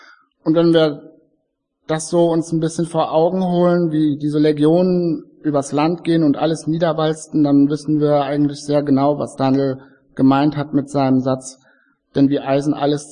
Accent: North Rhine-Westphalia, Germany; ich komme ja aus Westfalen, ich habe es nicht so live mitbekommen

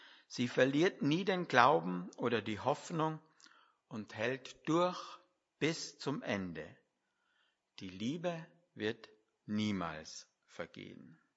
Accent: Villach, Carinthia, Austria; Angriff in Villach, bin ich aufgewachsen in Villach.

